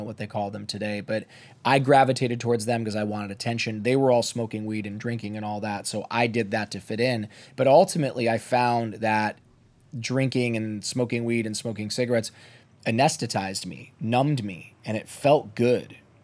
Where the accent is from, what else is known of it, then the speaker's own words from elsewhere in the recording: Toledo, Ohio, United States; Yeah, I grew up in a little town in Ohio, a little farm town called Toledo. And both of my parents were immigrants to this country.